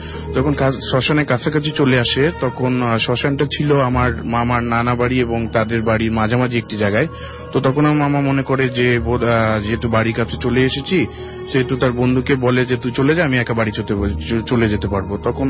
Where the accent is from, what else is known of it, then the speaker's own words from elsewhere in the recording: Dhaka, Dhaka Division, Bangladesh; মগবাজার ডাক্তারগুলি থেকে।